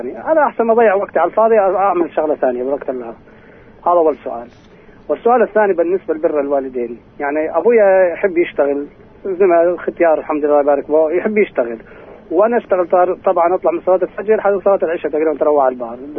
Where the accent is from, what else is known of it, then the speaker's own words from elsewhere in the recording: Quneitra Governorate, Syria; أنا من الهضبة الجولان